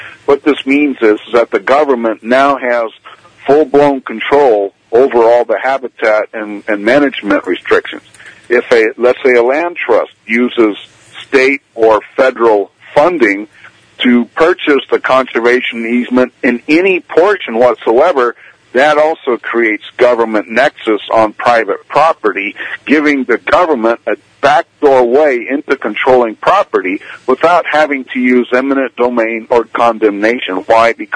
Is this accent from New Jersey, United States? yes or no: yes; New Jersey, United States; and I'm from New Jersey